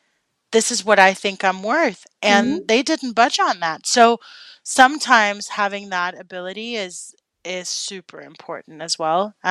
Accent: Denmark; Because as a Dane, you know, growing up in Denmark, we're very straight to the conversation.

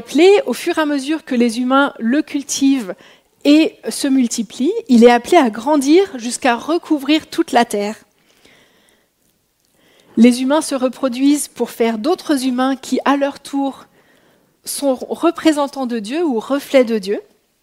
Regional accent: France; Moi, je viens de France

